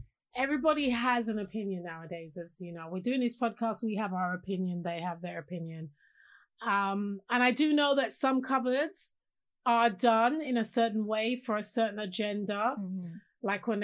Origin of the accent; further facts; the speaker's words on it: London, United Kingdom; I grew up in London. Mm. I understand the perspective.